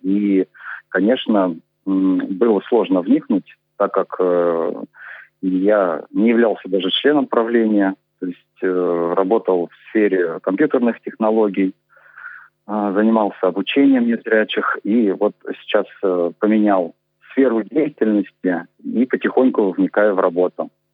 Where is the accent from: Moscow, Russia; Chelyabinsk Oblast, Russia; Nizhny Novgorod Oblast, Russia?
Chelyabinsk Oblast, Russia; Magnitogorsk; Я сам из Магнитогорска, если что.